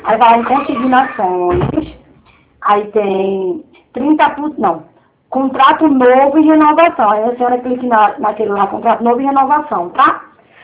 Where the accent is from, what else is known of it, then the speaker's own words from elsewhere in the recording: Recife, Pernambuco, Brazil; Não, não, eu sou de Recife